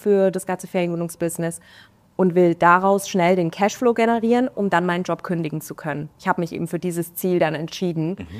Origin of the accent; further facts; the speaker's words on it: Offenburg, Baden-Württemberg, Germany; Auch in der Nähe von meiner Heimat. Ich komme ja aus Offenburg, also ein bisschen in Richtung Schwarzwald.